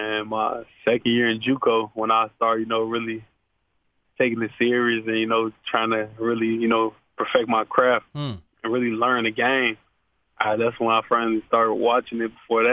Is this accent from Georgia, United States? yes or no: no; Chicago, Illinois, United States; You know, man, I grew up in Chicago.